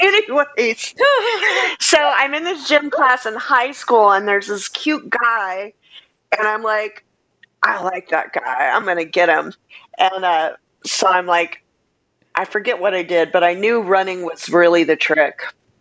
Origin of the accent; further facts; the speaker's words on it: Texas, United States; also born or lived in Savannah, Georgia; I had moved from an all Catholic girls school in Savannah, Georgia, back to my home state of Texas. And I'll tell you why I don't have the accent, by the way.